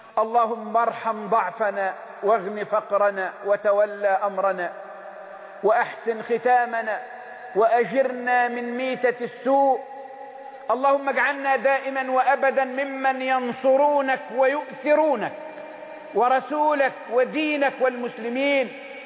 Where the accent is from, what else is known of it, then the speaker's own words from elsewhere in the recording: Egypt; بلدنا مصر